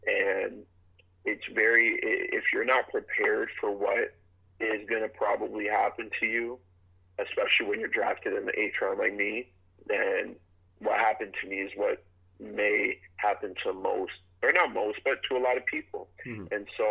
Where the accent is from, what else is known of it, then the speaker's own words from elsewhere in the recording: Canada; I just didn't see that I was the next man up as a Canadian.